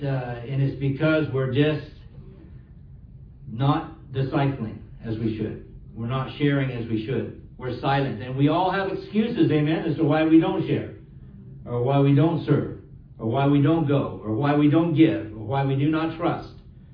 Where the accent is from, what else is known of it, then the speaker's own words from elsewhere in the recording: Salem, Oregon, United States; I grew up in the state of Oregon. Again, as I mentioned then in Sunday School, please pray for Oregon. That's a state that I grew up in. I was born in Salem, the capital